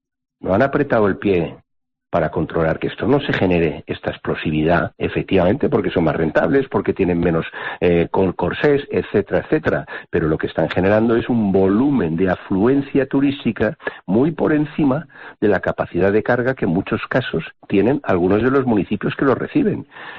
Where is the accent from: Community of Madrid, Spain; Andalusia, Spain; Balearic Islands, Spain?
Balearic Islands, Spain; yo soy mallorquín